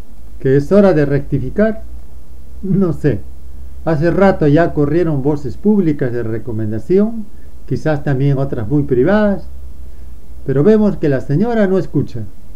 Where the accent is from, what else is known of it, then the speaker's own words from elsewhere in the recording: Peru; ¿Que como peruanos deberíamos callarnos, defenderla?